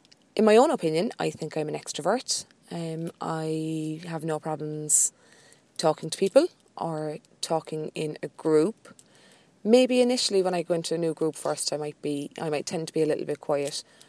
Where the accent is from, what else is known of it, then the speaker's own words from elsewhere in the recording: Cork, Munster, Ireland; from Cork on Audioboo.